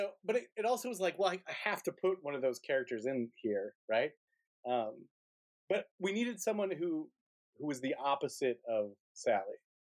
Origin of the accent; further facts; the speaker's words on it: Wausau, Wisconsin, United States; obviously it was pretty small potatoes because it was just my hometown of Wausau, Wisconsin.